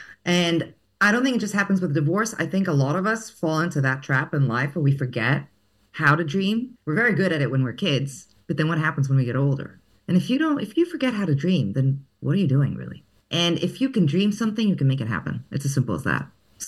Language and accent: English; Greece; Growing up in Greece, no one obeyed the rules.